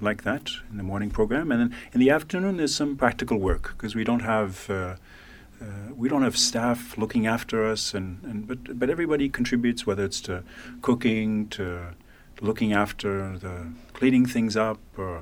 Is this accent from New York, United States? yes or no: yes; New York City, New York, United States; moved away as an adult; when I was 22, growing up in New York, I never dreamed I'd cross the Atlantic and live elsewhere.